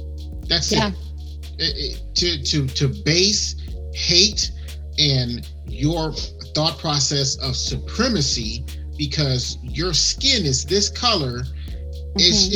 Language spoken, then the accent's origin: English; West Coast, United States; like I said, growing up on the West Coast, it just, for me, seeing different races together, it never fully clicked in my mind.